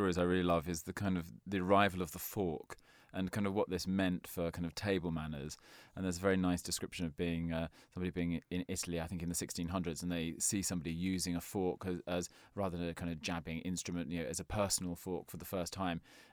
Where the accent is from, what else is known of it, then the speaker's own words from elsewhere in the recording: England, United Kingdom; We say sorry a lot as English people.